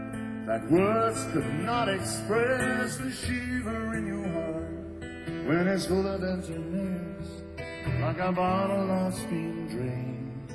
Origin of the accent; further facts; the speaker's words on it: Croydon, London, United Kingdom; He come from Mississippi, I come from Croydon.